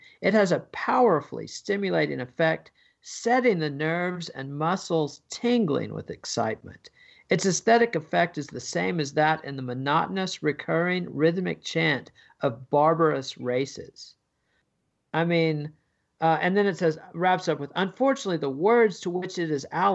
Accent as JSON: {"language": "English", "country": "United Kingdom", "said": "as a Brit, you're more focused on England than most American historians"}